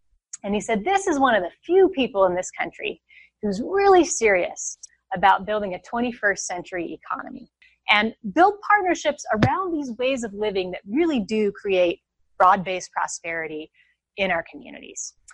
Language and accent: English; Montana, United States; And I went to work for, I'm from Montana, I went to work for Senator John Tester.